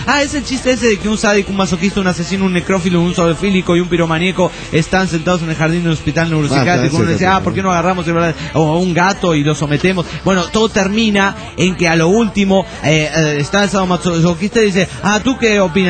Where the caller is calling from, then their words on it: Bahía Blanca, Buenos Aires Province, Argentina; de Bahía Blanca, República Argentina.